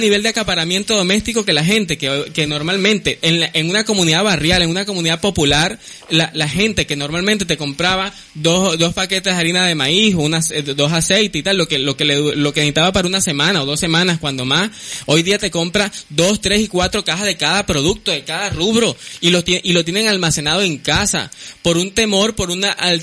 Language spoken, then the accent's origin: Spanish; Venezuela; Yo soy venezolano, hermano